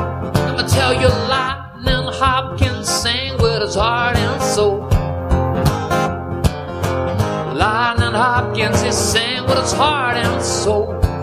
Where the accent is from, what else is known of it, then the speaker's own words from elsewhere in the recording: London, United Kingdom; accent: London; I'm from London. I can't talk properly. So people from London get rid of all the T's and all the L's and everything.